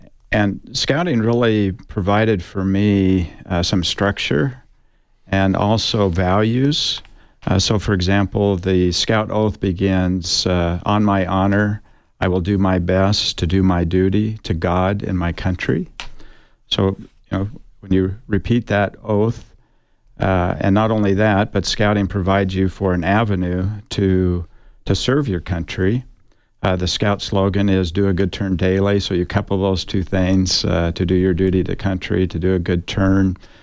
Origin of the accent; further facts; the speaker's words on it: Tempe, Arizona, United States; I grew up in Tempe